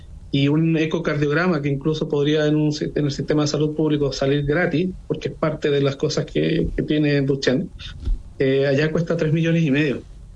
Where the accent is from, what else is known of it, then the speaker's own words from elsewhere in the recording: Panguipulli, Los Ríos, Chile; yo soy de Panguipulli